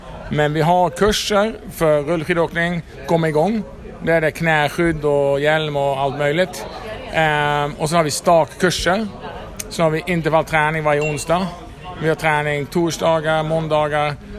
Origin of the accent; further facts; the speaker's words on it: Netherlands; Swedish is a second language; now in Sweden; Jag är från Holland, bott i Sverige i 20 år.